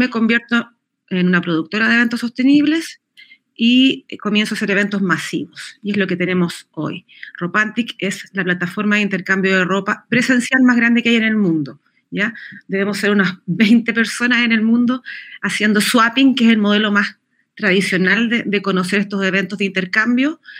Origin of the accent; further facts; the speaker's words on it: Chile; ¿cómo no lo voy a llevar a cabo en mi país? Tomo la decisión de volver y después de varios años de intentar hacer funcionar este modelo, porque aquí en Chile